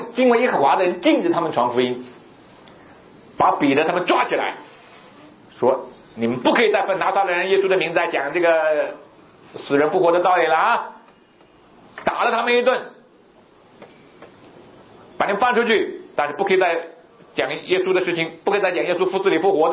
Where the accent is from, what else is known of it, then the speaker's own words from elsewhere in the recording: China; 既然上帝让我生在中国，长在中国